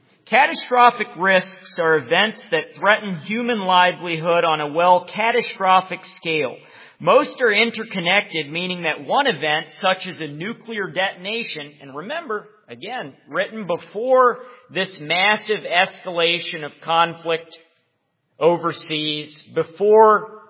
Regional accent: Richmond, Virginia, United States; I come from Richmond, Virginia, the former capital of the Confederacy.

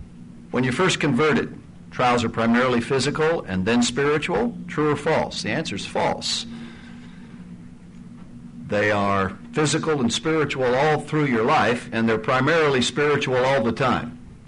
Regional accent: Lima, Ohio, United States; I grew up in Lima.

